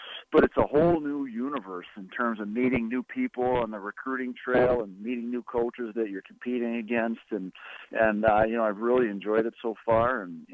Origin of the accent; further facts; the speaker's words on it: Minnesota, United States; We grew up in the Twin Cities area. All our family is here.